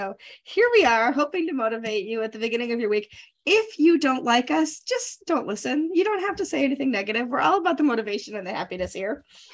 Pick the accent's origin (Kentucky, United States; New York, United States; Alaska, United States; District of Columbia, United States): New York, United States; Hilton; Well, the apple place is right here in my hometown in Hilton, New York.